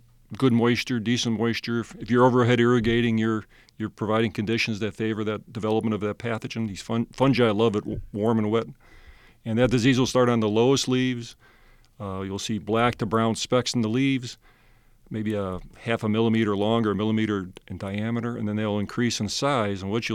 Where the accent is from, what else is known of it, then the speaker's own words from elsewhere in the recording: Chicago, Illinois, United States; now in Alabama, United States; Yeah, I'm from Chicago originally. You probably can't tell by my accent